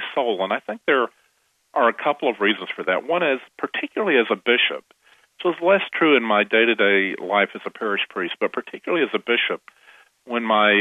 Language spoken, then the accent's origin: English; the South, United States; I'm a Southerner, and I am aware of how racial prejudice is part of the air that I breathed growing up.